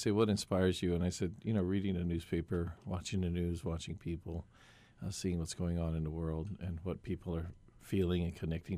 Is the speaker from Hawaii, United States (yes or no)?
yes; Hawaii, United States; Interesting, you know, being Hawaiian, Portuguese, with Chinese, Japanese, Irish, all that stuff.